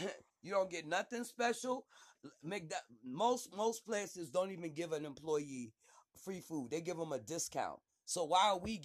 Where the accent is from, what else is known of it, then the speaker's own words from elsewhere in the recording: Philadelphia, Pennsylvania, United States; I was like, I'm from Philly.